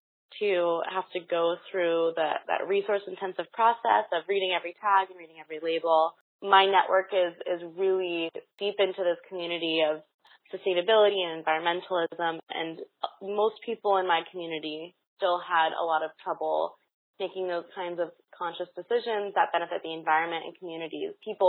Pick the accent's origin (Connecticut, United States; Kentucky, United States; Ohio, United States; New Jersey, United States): Connecticut, United States; now in New York City, United States; But I grew up in Connecticut, and I'm based here in New York City now and have been loving it.